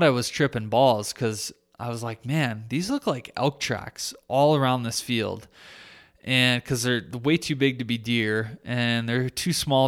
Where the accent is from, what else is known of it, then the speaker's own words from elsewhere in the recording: Michigan, United States; like my home state of Michigan